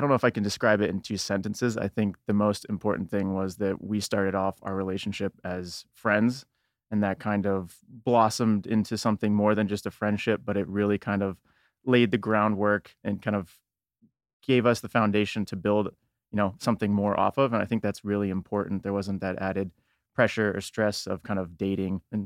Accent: Scottsdale, Arizona, United States; moved away as an adult; I grew up in Scottsdale, Arizona. Lived out there for most of my life. Went to school at University of Arizona

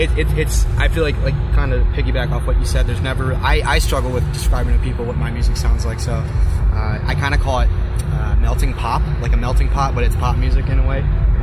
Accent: Detroit, Michigan, United States; now in California, United States; I'm from Detroit.

